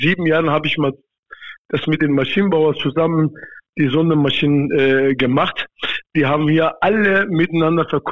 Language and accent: German; Eastern Turkey, Turkey; German is a second language; Ich komme auch in der Türkei, in Osttürkei. Ich bin eine Kurde, die mal von Osttürkei kommt. Dort, wo ich komme, ist eine Gebirge, richtig schön Naturland.